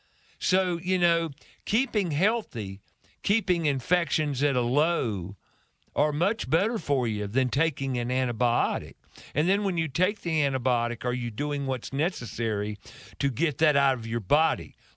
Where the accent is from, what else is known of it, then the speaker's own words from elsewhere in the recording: the South, United States; I love to eat growing up in the South.